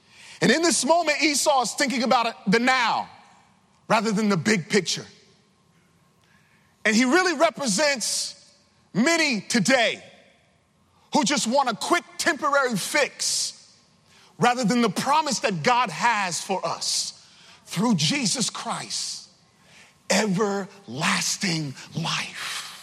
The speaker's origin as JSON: {"language": "English", "town": "Brooklyn", "region": "New York", "country": "United States", "said": "I'm from New York City. I'm from Brooklyn, man. Boogie down, Bronx."}